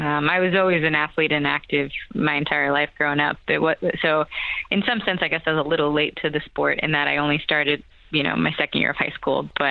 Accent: Queens, New York, United States; also born or lived in Brooklyn; So I was born in Brooklyn, where I went to Mary Queen of Heaven, and then I moved in at the end of second grade. So I started third grade at St. Francis de Sales in Rockaway in Queens

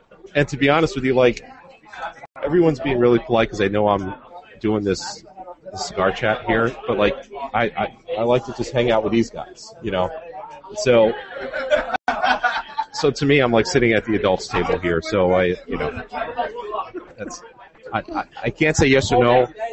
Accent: Albany, New York, United States; I'd probably have to say Havana Palooza, which is in Albany, New York, and mainly because that's my hometown

